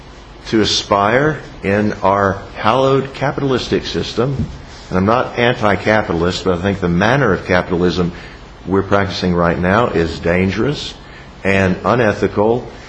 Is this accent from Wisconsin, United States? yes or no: no; Virginia, United States; Sorry, I'm from Virginia. We're very familiar, you know, with the Founding Fathers in Virginia.